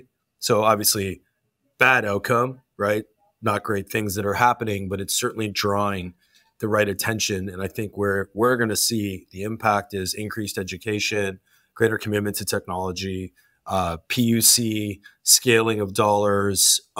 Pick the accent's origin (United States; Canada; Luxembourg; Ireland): Canada; I'm Canadian. I was in Toronto